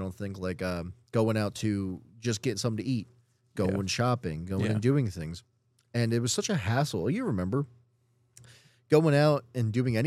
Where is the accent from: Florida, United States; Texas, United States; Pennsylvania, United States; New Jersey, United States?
Pennsylvania, United States; Norristown; growing up in Norristown is not obviously Philadelphia.